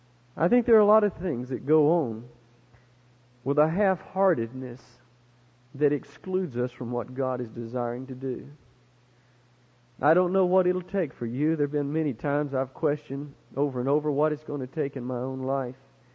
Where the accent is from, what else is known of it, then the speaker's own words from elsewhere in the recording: West Palm Beach, Florida, United States; I'm from West Palm Beach